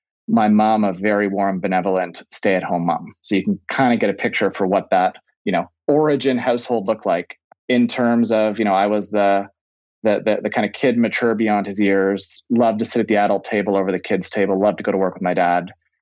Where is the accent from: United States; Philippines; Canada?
Canada; Calgary, Alberta; born there; also born or lived in Ottawa / Greater Toronto Area; So I was born in Canada. So I was actually born in Calgary and I've lived in Ottawa, have lived in the GTA. But I was born into a Canadian-British family, and my father's originally from the UK.